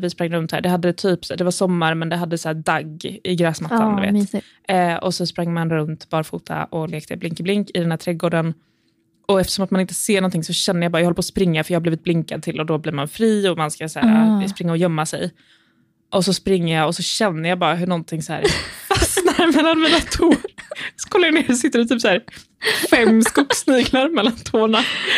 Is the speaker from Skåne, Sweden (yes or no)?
yes; Lund, Skåne, Sweden; also born or lived in Gävle; Jag är född i Gävle, men jag är framförallt uppväxt i Lund. Så jag är ju, har varit skåning hela mitt liv.